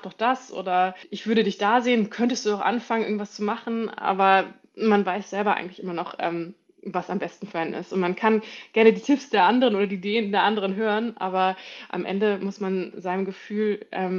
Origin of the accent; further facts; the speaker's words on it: Schleswig-Holstein, Germany; Und dann kam ich aber zurück in meine Heimat, Nähe Kiel, und habe gemerkt, so mit dieser negativen Einstellung habe ich keine Freude mehr hier in Norddeutschland zu sein